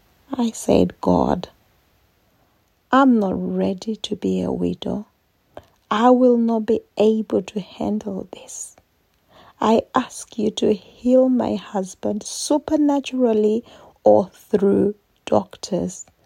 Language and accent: English; Bulawayo, Zimbabwe; in my hometown of Bulawayo, Zimbabwe, the second largest city in Zimbabwe